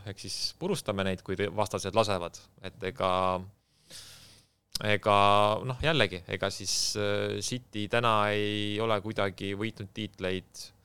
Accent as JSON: {"language": "Estonian", "town": "Põlva", "region": "Põlva County", "country": "Estonia", "said": "ma olen Põlvast pärit ka"}